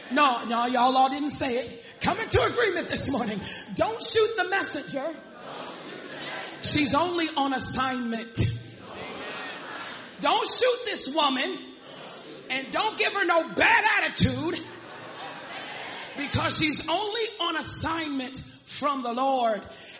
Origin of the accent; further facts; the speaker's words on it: Chicago, Illinois, United States; I'm from Chicago.